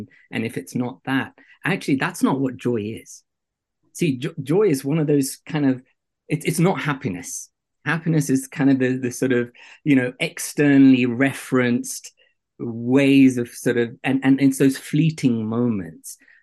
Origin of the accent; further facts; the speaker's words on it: Kenya; So look, I was brought up in East Africa, and there is a cultural conversation also in Kenya